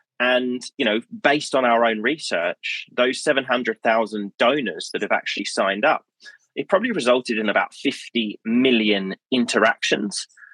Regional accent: Australia; I grew up in Australia, in case you can't get the accent.

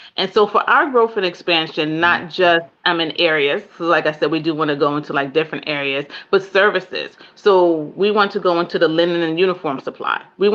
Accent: Jamaica; I am Jamaican, and so you will see me on a beach somewhere at least times a year.

